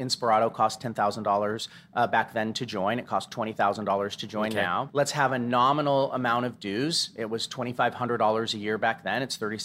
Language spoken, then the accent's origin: English; Denver, Colorado, United States; And we're from Denver, and the company's based in Denver.